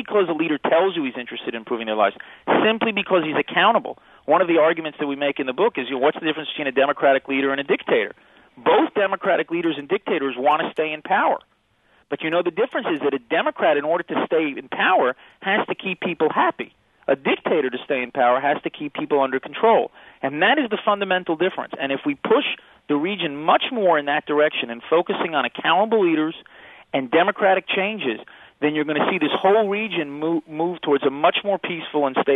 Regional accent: United States; I grew up in the United States.

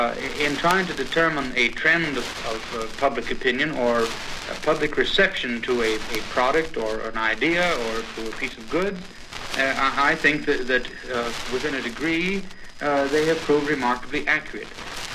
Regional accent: United States; Well, as an American, I'm on what you here in Britain call a rather sticky wicket

